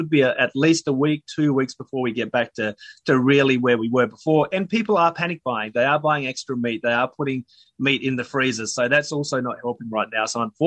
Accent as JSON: {"language": "English", "town": "Adelaide", "region": "South Australia", "country": "Australia", "tie": "born or raised there", "said": "when I grew up in Adelaide, South Australia"}